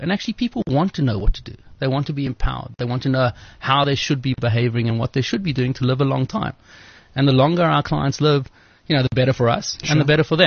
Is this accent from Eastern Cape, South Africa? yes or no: no; Cape Town, Western Cape, South Africa; So I grew up in Cape Town.